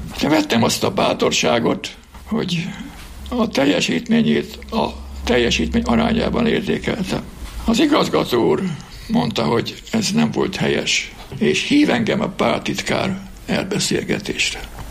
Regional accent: Bács-Kiskun, Hungary; Engem a Tanyasi iskolában, én ott nőttem fel.

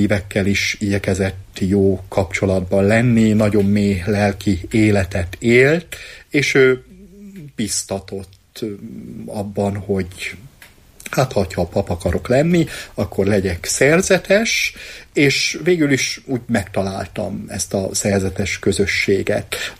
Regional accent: Nyíregyháza, Szabolcs-Szatmár-Bereg, Hungary; also born or lived in Borsod-Abaúj-Zemplén; Én Észak-Magyarországról, Borsod megyéből származok, a gyermekkoromat, fiatalkoromat azt Nyíregyházán töltöttem, és akkoriban, amikor 20 év körüli voltam

